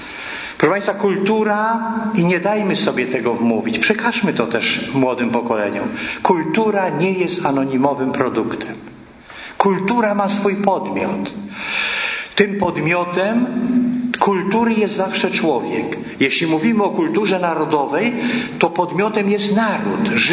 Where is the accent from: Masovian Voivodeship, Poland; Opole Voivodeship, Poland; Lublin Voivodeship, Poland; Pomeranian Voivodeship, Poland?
Pomeranian Voivodeship, Poland; Ja też jestem Kaszubą